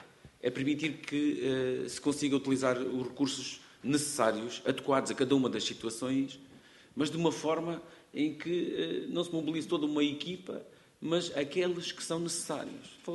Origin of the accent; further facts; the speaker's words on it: Alentejo, Portugal; accent: Alentejo; olha, vê-se logo que sou alentejano, não é? Pela minha voz, não se ouve, vê-se.